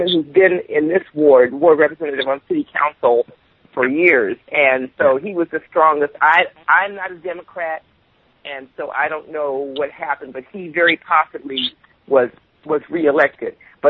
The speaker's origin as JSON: {"language": "English", "town": "Washington", "region": "District of Columbia", "country": "United States", "tie": "born or raised there", "said": "This is my hometown, really."}